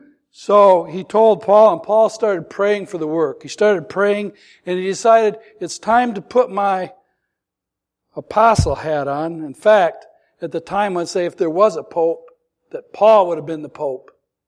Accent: Harrison, Michigan, United States; it kind of reminds me of what happened to my hometown of Harrison.

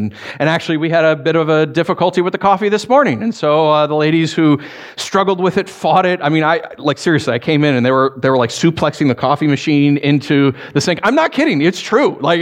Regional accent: New York, United States; I am a New Yorker. Like, when I drive up here, I'm not a New Yorker, but when we hit New York, like that Jersey, Pennsylvania line, I'm like, click, click.

